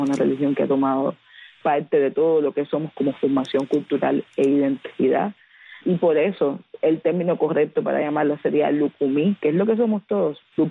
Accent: Cuba; yo soy muy cubana

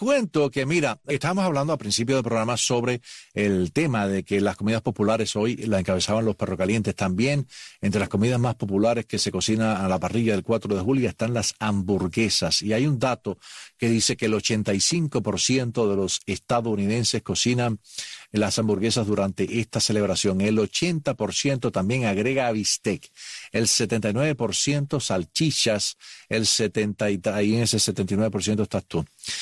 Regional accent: Cuba; now in United States; no la haya en Cuba, país donde nosotros salimos y donde el Día de la Independencia, cualquiera que sea, de los comunistas o de los no comunistas, no hay esta abundancia de comida.

